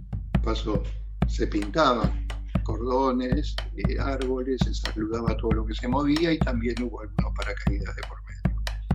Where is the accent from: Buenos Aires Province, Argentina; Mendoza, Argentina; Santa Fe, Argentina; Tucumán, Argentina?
Buenos Aires Province, Argentina; Bernal; Yo me crié y vivo en Bernal, un típico barrio de clase media